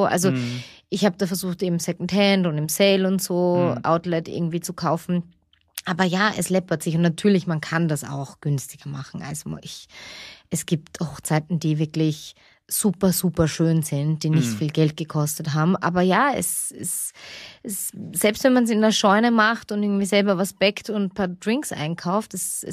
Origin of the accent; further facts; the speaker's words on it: Baden-Württemberg, Germany; nicht nur als Schwabe